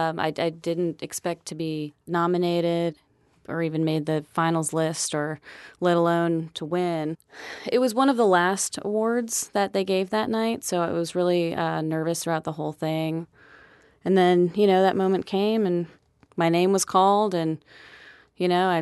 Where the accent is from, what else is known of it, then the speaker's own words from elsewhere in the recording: Massachusetts, United States; I moved down from Boston. Spent junior high and high school in Massachusetts. My father was in the military, so we moved around a bit when I was growing up.